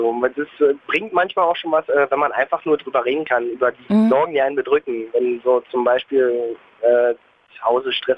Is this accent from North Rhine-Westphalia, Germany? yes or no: no; Erkner, Brandenburg, Germany; Ich komme ja aus Erkner